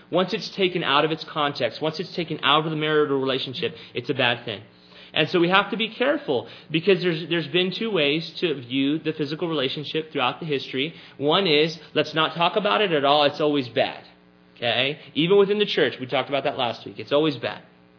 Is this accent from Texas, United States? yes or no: yes; Texas, United States; Well, I grew up in South Texas.